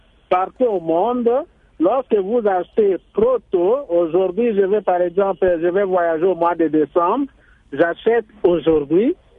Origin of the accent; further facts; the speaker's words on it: Boende, Tshuapa, DR Congo; qui vont par exemple chez moi à Boende où il n'y a même pas Congo Airways, ils n'arrivent même pas.